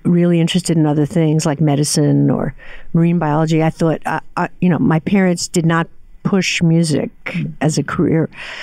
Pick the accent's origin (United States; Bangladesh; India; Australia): United States; Brooklyn, New York; I grew up in Brooklyn, New York, and my earliest memory of singing was with my father in the car.